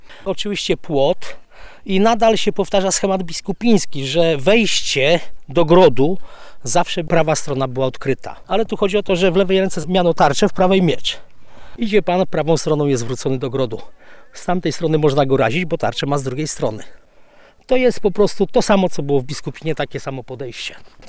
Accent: Lublin Voivodeship, Poland; bo ja akurat nie pochodzę z tych okolic, pochodzę z okolic Dęblina.

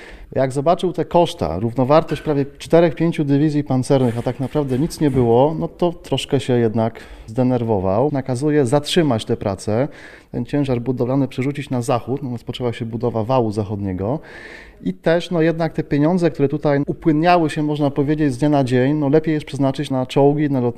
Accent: Międzyrzecz, Lubusz Voivodeship, Poland; Ja jestem z Międzyrzecza, niedaleko 10 km stąd i po prostu za młodych lat tutaj się przechodziło

